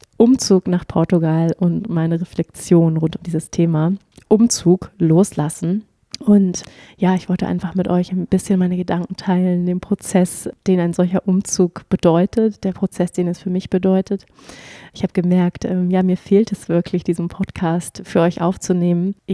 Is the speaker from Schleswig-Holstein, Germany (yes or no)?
yes; Schleswig-Holstein, Germany; also born or lived in Hamburg; Ich bin in Hamburg geboren und dann sind wir nach Schleswig-Holstein gezogen, aufs Land, so richtig hinter der letzten Milchkanne. Hab dort gewohnt, also da haben wir dann relativ lange gelebt. Dann sind wir nochmal umgezogen, also auch alles innerhalb von Schleswig-Holstein